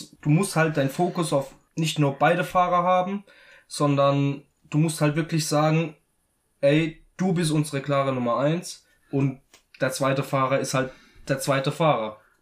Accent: Italy; ich als Italiener darf die Äußerung bringen

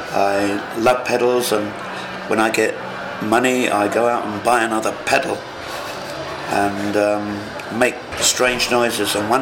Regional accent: England, United Kingdom; I'm English.

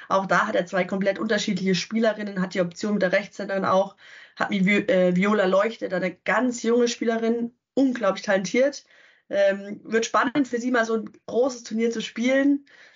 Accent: Munich, Bavaria, Germany; als Münchnerin

